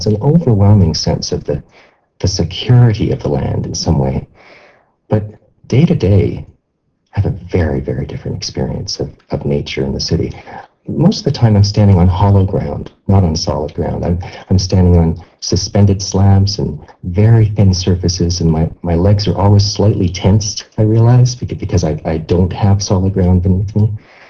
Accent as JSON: {"language": "English", "country": "Canada", "said": "I mean, as a Canadian, I guess part of my mythology comes from the picture that used to be on the back of the dollar bill."}